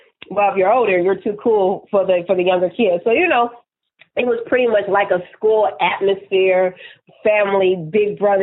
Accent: California, United States; Everybody had their own process because she wasn't from California. I'm from California.

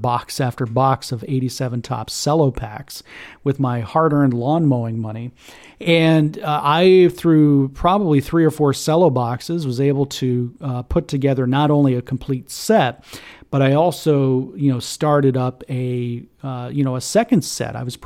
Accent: Florida, United States; growing up in Florida and not having a ton of hockey cards around here

